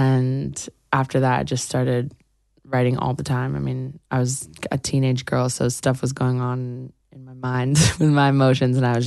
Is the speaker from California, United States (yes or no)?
no; New York City, New York, United States; I grew up on the Upper West Side, and yeah.